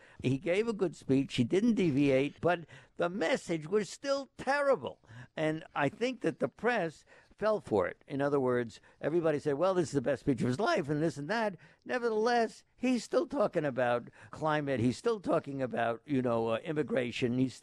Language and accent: English; Manhattan, New York, United States; And everybody in the class came from the Bronx, except for me. I was from Manhattan.